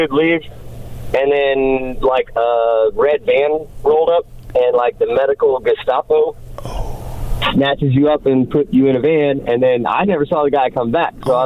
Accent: Oklahoma, United States; also born or lived in South Carolina; well, first of all, I'm not from California, but.

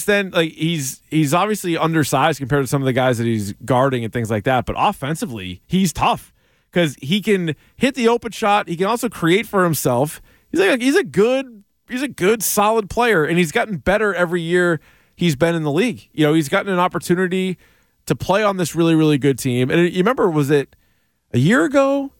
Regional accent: New Hampshire, United States; I'm from New Hampshire.

